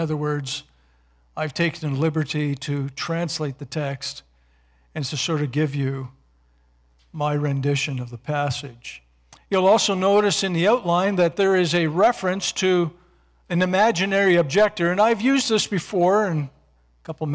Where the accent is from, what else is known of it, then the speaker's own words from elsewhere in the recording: Canada; I'm not sure that I'm all that proud about being Canadian, but I'm glad that I'm a Christian.